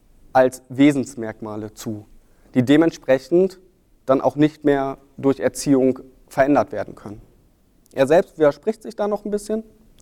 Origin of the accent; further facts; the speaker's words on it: North Rhine-Westphalia, Germany; Also ich habe da einen Fall aus der Gegend, wo ich herkomme, bei Hamm.